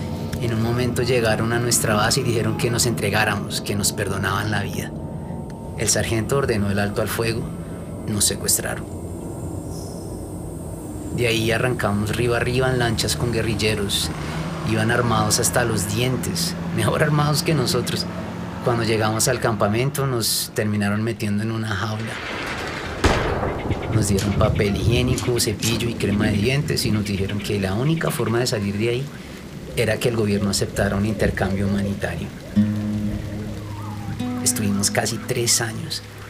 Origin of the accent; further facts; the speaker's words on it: Bogotá, Colombia; also born or lived in Cundinamarca; Yo nací en un pueblito de Cundinamarca, pero crecí en Bogotá.